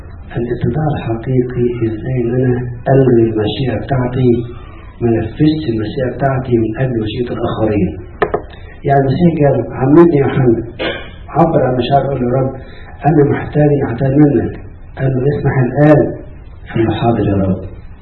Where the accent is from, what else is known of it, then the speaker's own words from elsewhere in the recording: Egypt; واحنا كمصريين جايز وقت الخطوبة موجودة إلى حين